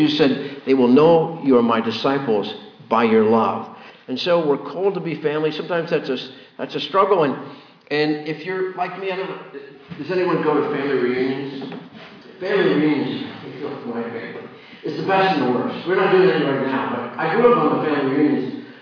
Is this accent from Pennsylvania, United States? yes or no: yes; Pennsylvania, United States; Growing up in Pennsylvania, a few times I've been to some of the Steelers games